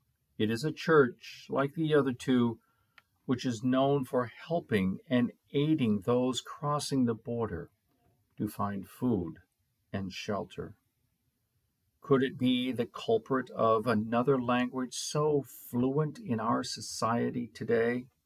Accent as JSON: {"language": "English", "region": "Arizona", "country": "United States", "tie": "born or raised there", "said": "Unfortunately, I'm not fluent in any other language than English. Even though I grew up in the Southwest, Arizona, I recall very few Spanish words"}